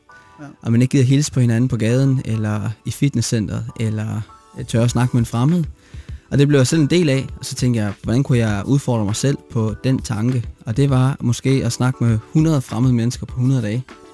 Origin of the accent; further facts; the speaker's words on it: Aarhus, Central Denmark Region, Denmark; now in North Jutland, Denmark; man kan måske godt begynde at betegne mig som nordjyde, efter jeg har boet op her 6 år, men oprindeligt er jeg nede for Aarhusområdet.